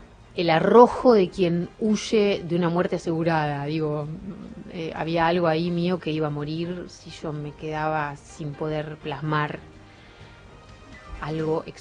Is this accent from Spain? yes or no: no; Dolores, Buenos Aires Province, Argentina; Sí, soy re dolorense, claro.